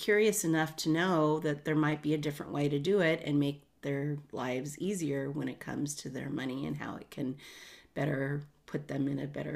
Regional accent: Portland, Oregon, United States; CEO and founder of My Financial Girlfriend. I am from Portland, Oregon

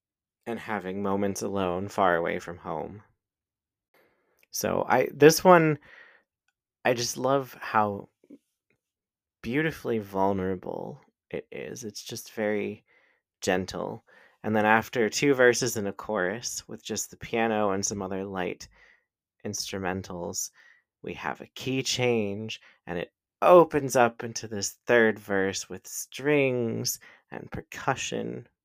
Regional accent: Pittsburgh, Pennsylvania, United States; So Alaska cut her teeth in my hometown of Pittsburgh when she started performing in drag

